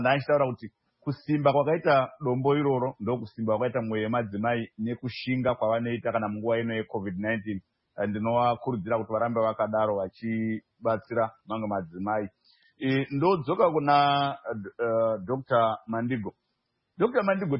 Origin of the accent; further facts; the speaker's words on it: Uzumba, Mashonaland East, Zimbabwe; also born or lived in Murewa; I grew up Kumusha Kuzumba. Yes. When I was born here in the Mrewa, it was just Mrewa.